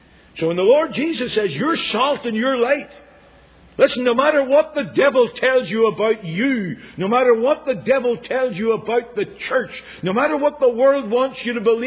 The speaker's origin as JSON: {"language": "English", "country": "Ireland", "said": "I'm an Irishman, but I'm not that dumb."}